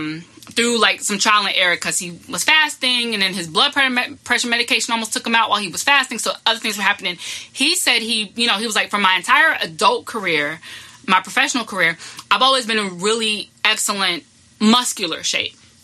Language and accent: English; the South, United States; I think because I grew up in the South